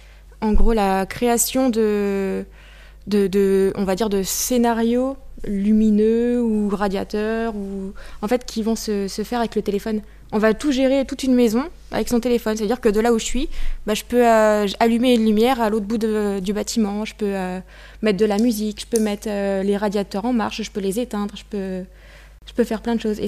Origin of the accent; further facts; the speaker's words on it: Chérisy, Centre-Val de Loire, France; hein. J'ai 26 ans, puis je suis électricienne depuis quelques années maintenant. Je suis de Dreux, je suis de Cherizy juste à côté